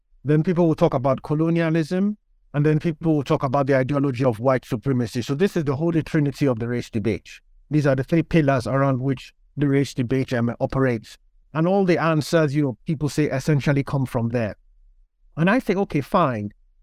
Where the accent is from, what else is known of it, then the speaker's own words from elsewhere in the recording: Lagos, Nigeria; So I grew up in Nigeria. I was born to a Nigerian father and a Polish mother. So I lived in Lagos for the first 17 years of my life. I went to primary and secondary school in Nigeria.